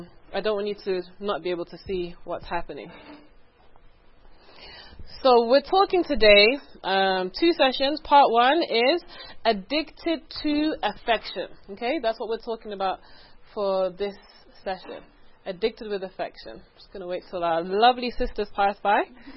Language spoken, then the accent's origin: English; England, United Kingdom; moved away; I'm originally from England. My accent is not that strong now because I've been in this country for a while.